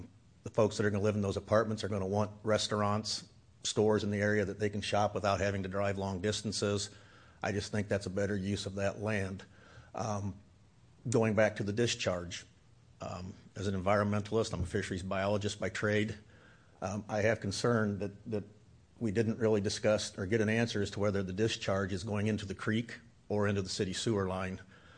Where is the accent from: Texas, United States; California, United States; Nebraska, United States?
Nebraska, United States; Lincoln; I grew up in Lincoln.